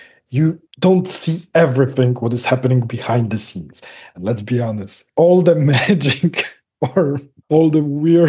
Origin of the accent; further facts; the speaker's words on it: Łódź, Łódź Voivodeship, Poland; English is a second language; Because, first of all, I'm not from Gdynia. I'm from Łódź. I'm from like half Poland away from it.